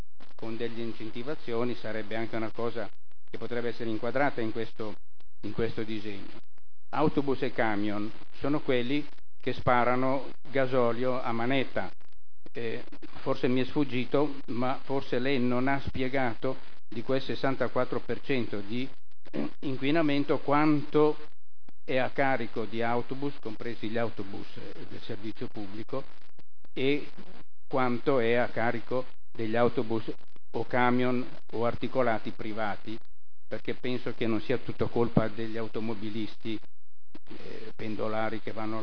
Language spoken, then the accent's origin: Italian; Milan, Lombardy, Italy; born there; io sono nato a Milano, sono trasferito, sono nato a Porta Cica, a Ticinese. Sono trasferito prima a Niguarda e poi qui 35 anni fa